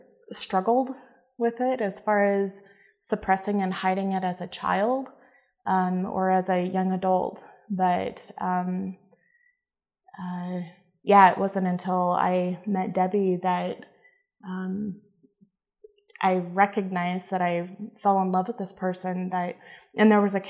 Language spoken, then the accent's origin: English; Boise, Idaho, United States; I grew up here in Boise and didn't know any gay people until just very recently.